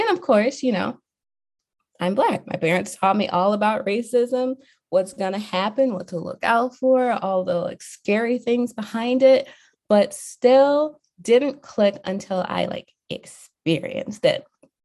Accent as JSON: {"language": "English", "town": "Chicago", "region": "Illinois", "country": "United States", "tie": "born or raised there", "lives_now": "Oak Park, United States", "said": "And I am from Chicago. I grew up on the far south side of Chicago."}